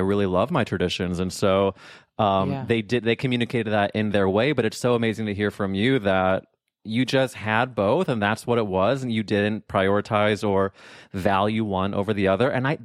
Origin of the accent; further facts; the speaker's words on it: St. Louis, Missouri, United States; because I'm from St. Louis, Missouri.